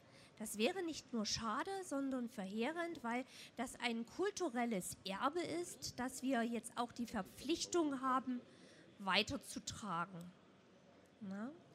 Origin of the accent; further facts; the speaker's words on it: Glauchau, Saxony, Germany; Ich komme aus Glauchau und vertrete dort die Wirtschaftsförderung in Glauchau.